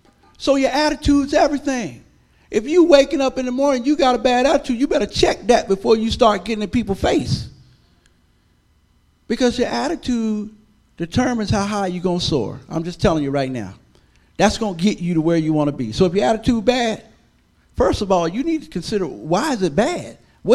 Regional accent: Baldwin, Florida, United States; also born or lived in Chiefland; If I'd have been listening to my story that I grew up in Baldwin, poor, my family divorced

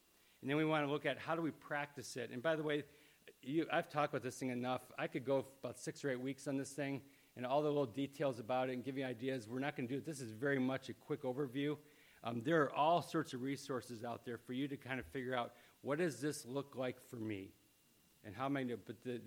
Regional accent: Chicago, Illinois, United States; We grew up out in Chicago, but there's indoor tennis places, and we would play tennis.

